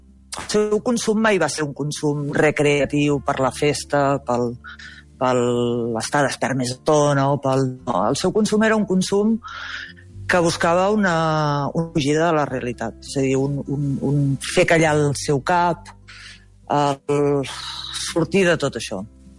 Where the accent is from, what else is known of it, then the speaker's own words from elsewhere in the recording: Girona, Catalonia, Spain; jo soc de Girona i quan veig a Barcelona soc molt tranquil·la